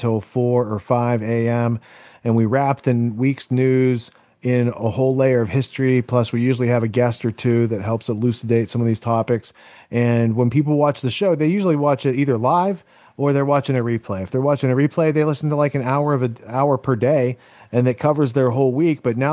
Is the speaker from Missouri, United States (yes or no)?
no; Pennsylvania, United States; And I'm from Pennsylvania.